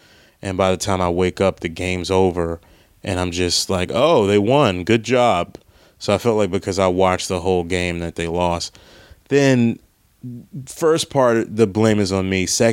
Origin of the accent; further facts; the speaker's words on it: Maryland, United States; I'm not the hugest seafood fan, and I know that it's blasphemy for me because I'm from Maryland